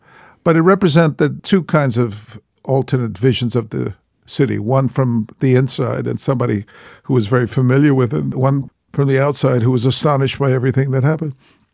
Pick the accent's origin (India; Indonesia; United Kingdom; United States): United States; Bronx, New York; And I was a kid from the Bronx. I mean, nothing was surprising to me about this city, and I loved the low end, the tenements, the rough life, and so on.